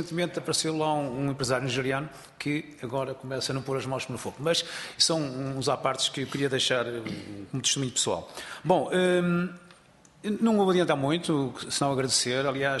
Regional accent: Santa Maria da Feira, Aveiro, Portugal; eu sou de Santa Maria da Feira do Feirense

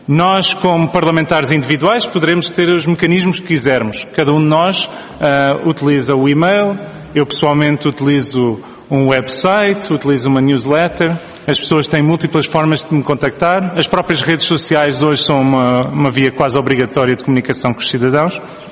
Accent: Cascais, Lisbon, Portugal; que depois se fechou muito na minha terra de Cascais

